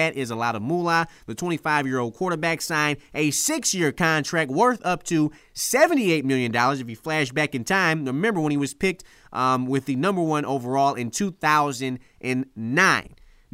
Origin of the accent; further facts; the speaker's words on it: Detroit, Michigan, United States; Of course, I'm born and bred in Detroit.